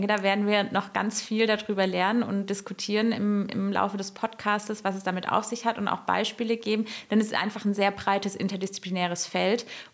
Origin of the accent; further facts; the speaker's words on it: Baden-Württemberg, Germany; Ich bin in der Nähe von Stuttgart aufgewachsen